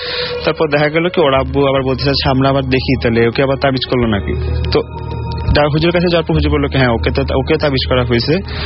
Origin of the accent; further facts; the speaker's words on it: Kathalbagan, Dhaka Division, Bangladesh; আমি বর্তমানে ইউলাভে MBA second semester পড়ছি, আমি কাঠসালবাগান থেকে এসেছি।